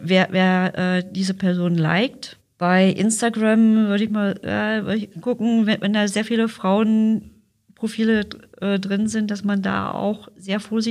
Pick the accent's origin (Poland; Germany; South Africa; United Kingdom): Germany; ich komme aus Deutschland und ich möchte gerne auf Deutsch die Unterhaltung haben.